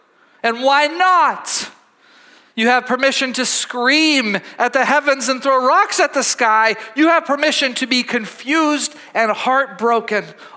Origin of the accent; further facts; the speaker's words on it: United States; this thing that I'm not used to as an American.